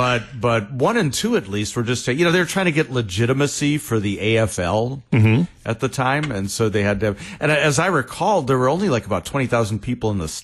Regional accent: Chicago, Illinois, United States; You know, I grew up in Chicago. Go Bears.

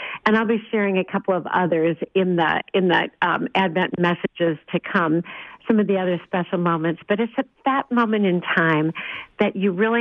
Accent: Minnesota, United States; Now that I'm back in Minnesota full-time, I am going to be traveling with my cousin down to my hometown the week of Christmas

